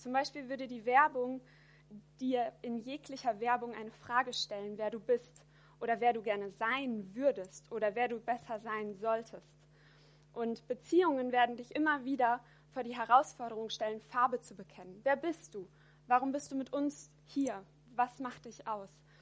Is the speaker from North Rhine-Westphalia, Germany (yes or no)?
yes; Paderborn, North Rhine-Westphalia, Germany; born there; now in Düsseldorf, Germany; Ich bin 27 Jahre alt. Ich bin deutsche Staatsbürgerin, in Paderborn geboren, jetzt wohne ich aber in Düsseldorf